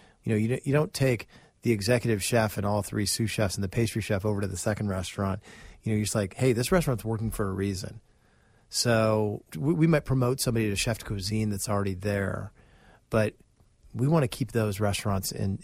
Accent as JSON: {"language": "English", "town": "Springfield", "region": "Illinois", "country": "United States", "tie": "born or raised there", "said": "Like in Springfield, Illinois, my hometown, and God love them. I love Springfield, Illinois."}